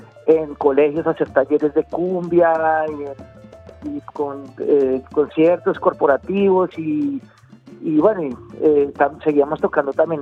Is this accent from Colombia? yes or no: yes; Colombia; moved away as an adult; yo vengo de Colombia y inicialmente llegué acá en el 2007 y yo en Colombia tocaba música con varias bandas